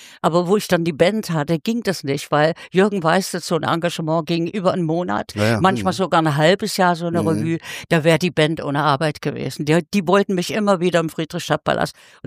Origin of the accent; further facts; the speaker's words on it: Zwickau, Saxony, Germany; ich habe eine Sendung produziert in meiner Heimatstadt Zwickel